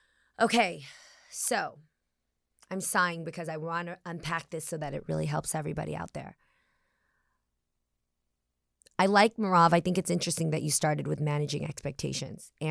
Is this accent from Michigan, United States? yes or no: no; California, United States; We're both from the Bay Area.